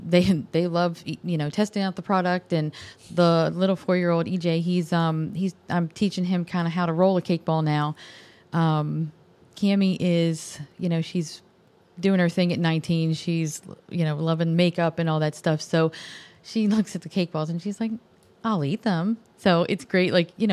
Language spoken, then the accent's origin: English; Annapolis, Maryland, United States; also born or lived in Pennsylvania; I grew up in Annapolis, Maryland, actually.